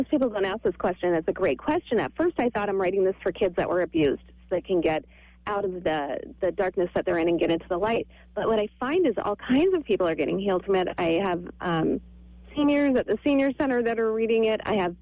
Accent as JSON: {"language": "English", "town": "Long Island", "region": "New York", "country": "United States", "tie": "born or raised there", "said": "Long Island, New York."}